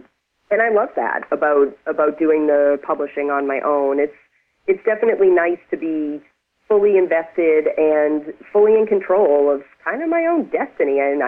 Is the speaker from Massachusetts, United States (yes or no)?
yes; Boston, Massachusetts, United States; that book is set in Boston, okay, my hometown.